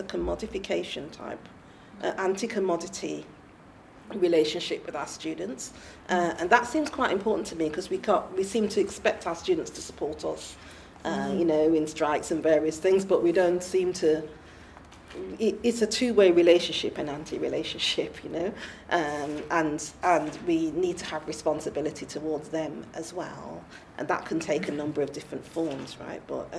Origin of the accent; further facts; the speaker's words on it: United Kingdom; I do have to confront some of those struggles or the echoes of those struggles in the UK, but it's not the same as growing up in the Caribbean.